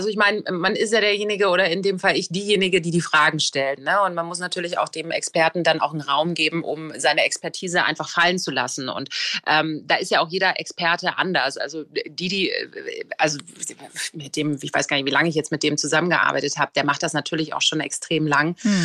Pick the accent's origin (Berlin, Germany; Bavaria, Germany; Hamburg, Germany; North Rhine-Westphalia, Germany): Berlin, Germany; Ja, naja, also ich bin in Berlin-Schmargendorf groß geworden, alle Berliner wissen, das ist im Berliner Westen und da war die Nähe zum Olympiastadion wirklich nicht weit, das waren 10 Minuten